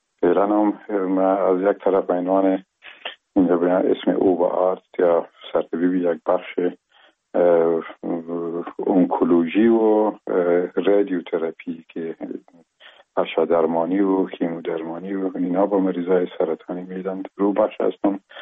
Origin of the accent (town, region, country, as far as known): Afghanistan; first language Pashto; Persian is a second language